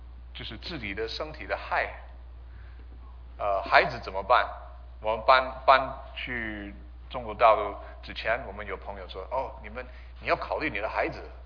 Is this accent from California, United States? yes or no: yes; California, United States; 我是在这边长大，我是在我是从Paulus Verdes High School 毕业